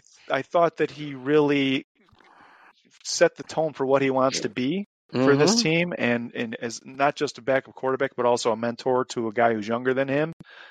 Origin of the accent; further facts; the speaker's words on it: Ohio, United States; now in -; I grew up in Northwest Ohio, only 90 miles from Detroit, but 150 miles from Cleveland.